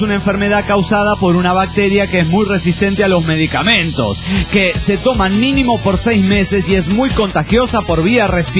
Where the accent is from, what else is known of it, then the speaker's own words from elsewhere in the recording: Aguascalientes, Mexico; de Aguascalientes.